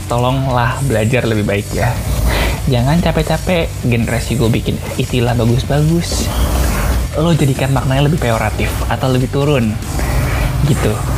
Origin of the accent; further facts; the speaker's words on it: Kebumen, Central Java, Indonesia; Bapak gue dari Malang, emang gue dari Kebumen. Kampung kan, gak ada ningrat-ningratnya kan. Meskipun mak gue bilang, kita adalah keturunan pahlawan nasional.